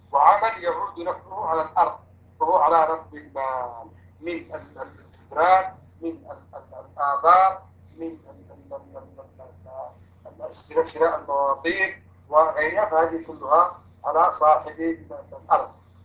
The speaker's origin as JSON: {"language": "Arabic", "region": "Hejaz", "country": "Saudi Arabia", "said": "في هذه البلدان هنا عندنا في الحجاز"}